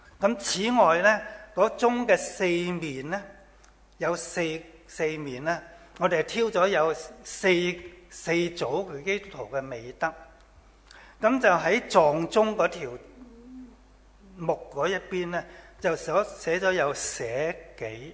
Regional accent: China; 我们中国人常都说，善有善报，恶有恶报

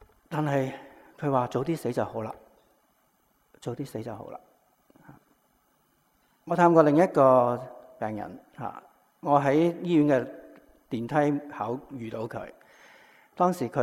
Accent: Hong Kong; born there; 为什么我出世在上海街715号的妈妈，阿哥在养和医院出世，弟弟在广华医院出世，为什么我在上海街出世？

